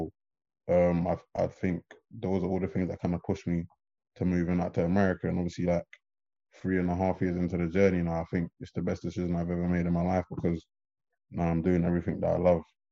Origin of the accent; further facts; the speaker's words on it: Nigeria; also born or lived in England; now in United States; I didn't really come straight from Nigeria to the US. Okay. So I was born in Nigeria and obviously studied there.